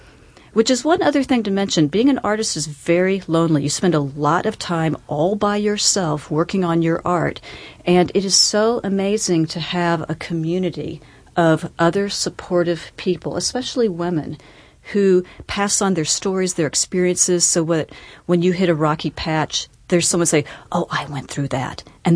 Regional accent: Berea, Kentucky, United States; I grew up in Berea, Kentucky, which has a very rich culture of Appalachian arts.

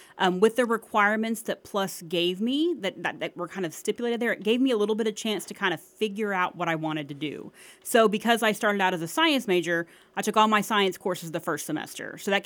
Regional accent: Lawton, Oklahoma, United States; So I grew up in Lawton, so Cameron was always here

